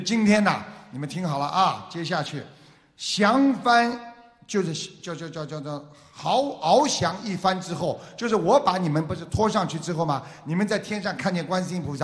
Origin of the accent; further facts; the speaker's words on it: China; 我们大陆人叫洗澡